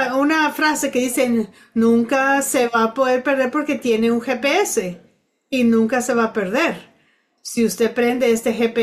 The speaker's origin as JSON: {"language": "Spanish", "town": "Pittsburgh", "region": "Pennsylvania", "country": "United States", "tie": "born or raised there", "said": "Yo crecí en Pittsburgh"}